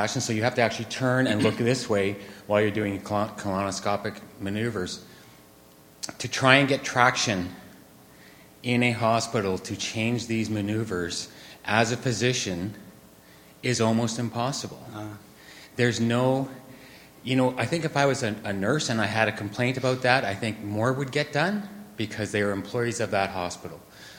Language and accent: English; London, Ontario, Canada; I'm from London, Ontario, Canada.